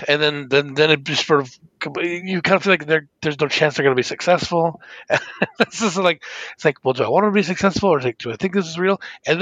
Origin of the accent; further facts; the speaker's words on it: Tempe, Arizona, United States; I grew up born in Tempe.